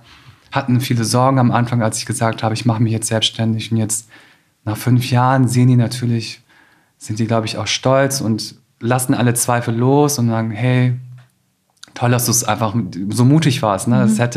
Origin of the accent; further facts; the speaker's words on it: Osterwald, Lower Saxony, Germany; Ich war auch gefühlt der einzige Asiate im Dorf. Also ich bin wirklich in Osterwald aufgewachsen.